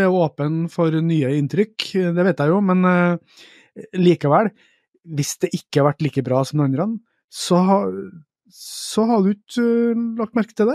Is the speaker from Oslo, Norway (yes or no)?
no; Trøndelag, Norway; fra Skage i Namdalen. Altså, rett bort til høyre fra der jeg vokste opp.